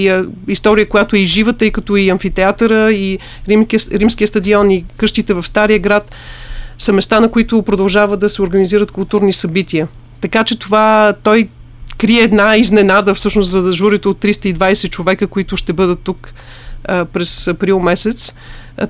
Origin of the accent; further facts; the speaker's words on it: Plovdiv, Plovdiv Province, Bulgaria; Аз съм пловдивчанка и съм много горда с това.